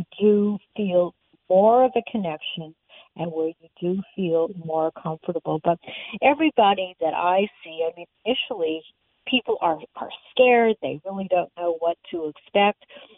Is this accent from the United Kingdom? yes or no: no; Canada; when I grew up in Canada